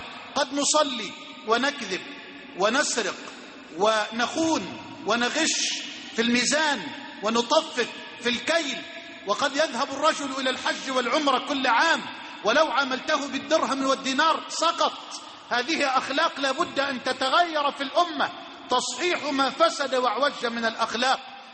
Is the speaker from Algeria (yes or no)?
no; Egypt